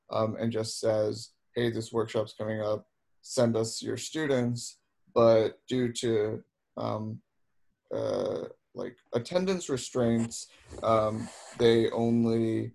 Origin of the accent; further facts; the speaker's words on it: New Jersey, United States; but then like I'm from New Jersey originally